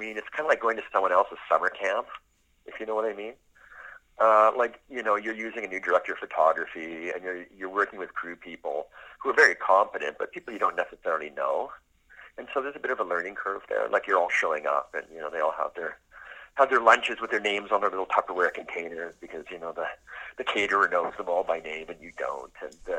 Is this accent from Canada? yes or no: yes; Winnipeg, Manitoba, Canada; I grew up in Winnipeg as a child, so I have a very nostalgic kind of view towards what Winnipeg is.